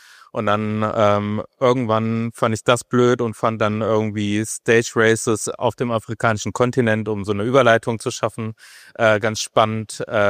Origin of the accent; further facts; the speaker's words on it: North Rhine-Westphalia, Germany; ich komme auch aus dem Ruhrgebiet und da gibt es ja nur Straße, also es gibt auch Wälder, es gibt sehr, sehr viele Wälder